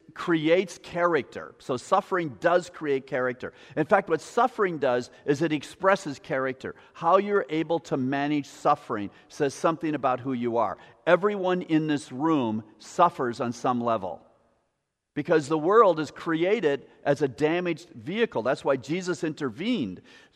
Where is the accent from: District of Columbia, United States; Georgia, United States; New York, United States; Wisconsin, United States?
Wisconsin, United States; moved away as an adult; also born or lived in Baltimore, Maryland; Now, I grew up in Wisconsin, moved to Maryland to teach, and then she and I met, we got married, had our kids, the whole family system there.